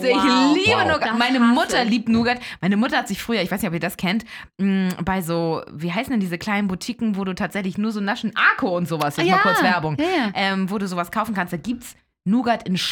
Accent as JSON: {"language": "German", "region": "Hamburg", "country": "Germany"}